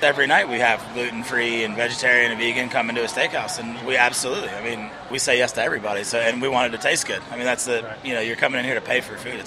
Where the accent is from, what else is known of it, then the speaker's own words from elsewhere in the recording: South Carolina, United States; also born or lived in Charleston; now in Nashville, United States; Grew up in South Carolina. We've been in Charleston the last 16 years, so I kind of claim Charleston.